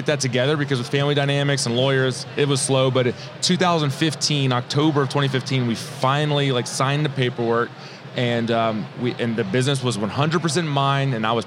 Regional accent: Baton Rouge, Louisiana, United States; Yeah, so I'm from Baton Rouge, Louisiana.

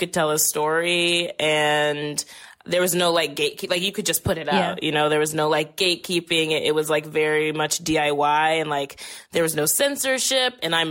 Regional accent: New Orleans, Louisiana, United States; I re-fell in love with playing dominoes, which I played all the time growing up in New Orleans.

